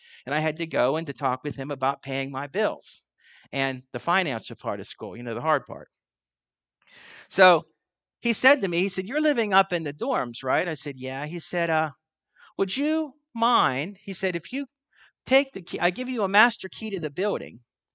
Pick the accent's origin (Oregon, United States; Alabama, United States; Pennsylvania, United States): Pennsylvania, United States; growing up in Western Pennsylvania. I grew up in the mountains out there.